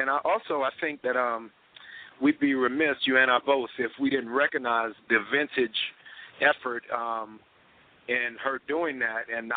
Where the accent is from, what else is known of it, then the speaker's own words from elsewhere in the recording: Decatur, Georgia, United States; And for folks that don't know, I'm from, you know, Atlanta, Georgia, and specifically straight out of the deck.